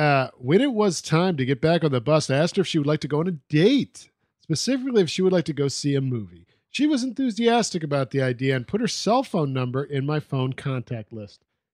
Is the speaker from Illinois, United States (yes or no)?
yes; Illinois, United States; I grew up in East Central Illinois, and this trip was a fun day out of school.